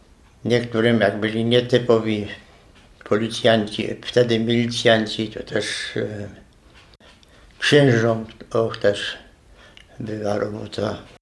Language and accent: Polish; Inwałd, Lesser Poland, Poland; also born or lived in Bulowice; urodziłem się w Bulowicach, mieszkam w Inwałdzie od 1947 roku. Chodziłem tu do szkoły